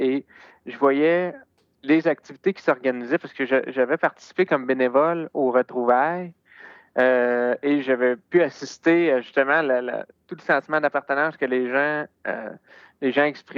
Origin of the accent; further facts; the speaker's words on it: Magog, Quebec, Canada; also born or lived in Sherbrooke; je suis originaire de l'Estrie, de Magog plus précisément. Donc j'ai grandi à Magog et après ça à Sherbrooke, j'ai fait mes études au cégep à Sherbrooke et ensuite à l'Université de Sherbrooke. Donc j'ai 29 ans